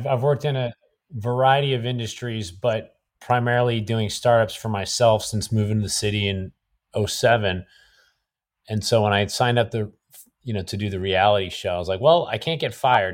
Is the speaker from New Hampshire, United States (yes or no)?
yes; New Hampshire, United States; but we also were drinking twisted tea because I'm from New Hampshire and I introduced it to everybody in the house.